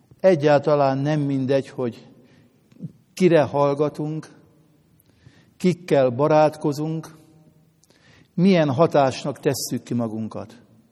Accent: Hungary; én hálás vagyok Istennek, hogy magyarnak születtem, és a magyar nép tagja lehetek. Ám ha azt mondom, hogy magyar református keresztjén vagyok

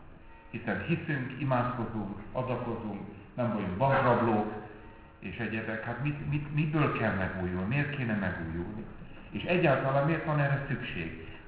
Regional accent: Békéscsaba, Békés, Hungary; vagy én, ahol Békés Csabán születtem, nőttem föl

